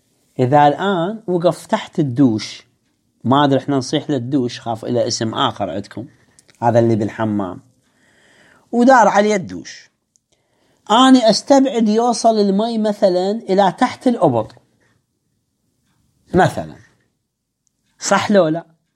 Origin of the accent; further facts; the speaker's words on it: Iraq; يعني هاي المصطلحات عندنا في العراق تستعمل